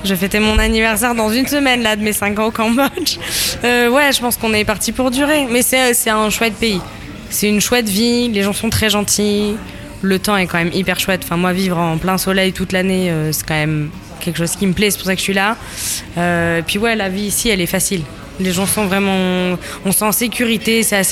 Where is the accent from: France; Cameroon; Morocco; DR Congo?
France; Toulouse, Occitanie; moved away as an adult; also born or lived in United States / Vietnam; Alors, je suis née à Toulouse, je suis restée à Toulouse jusqu'à mes 20 ans à peu près.